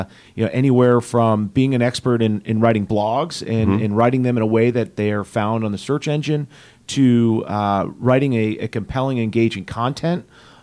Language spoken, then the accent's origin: English; Norwalk, United States; born there; I was born in Norwalk.